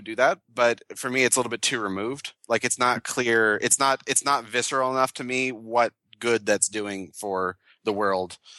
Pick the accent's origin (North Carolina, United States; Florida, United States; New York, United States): New York, United States; Binghamton; because I'm from upstate New York. I'm from Binghamton.